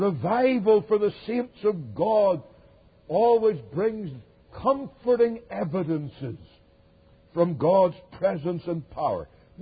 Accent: Northern Ireland, United Kingdom; my home country in Northern Ireland.

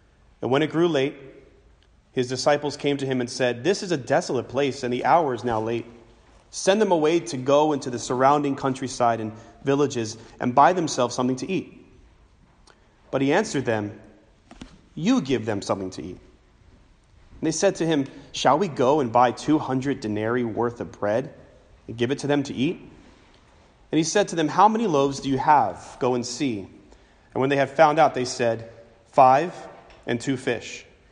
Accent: Jersey City, New Jersey, United States; now in Kearney, United States; And I was from Jersey City, and you guys worship in Jersey City. And now you're here in Kearney.

